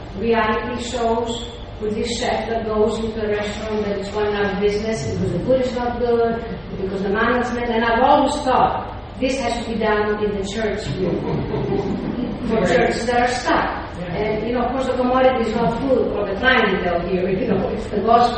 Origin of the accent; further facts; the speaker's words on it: Greece; Because we're stuck in Greece. I'm from Greece.